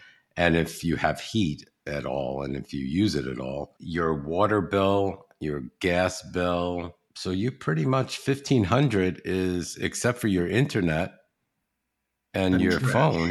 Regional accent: New York, United States; So I was born and raised in New York.

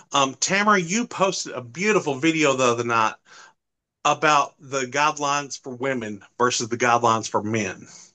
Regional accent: the South, United States; and I'm from the South, that's how we pronounce stuff. We don't pronounce it right, I know.

